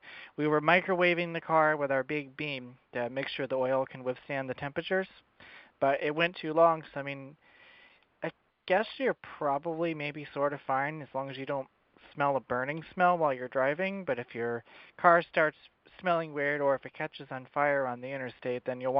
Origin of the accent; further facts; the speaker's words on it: California, United States; I'm from California, so, you know, things are a little different out there.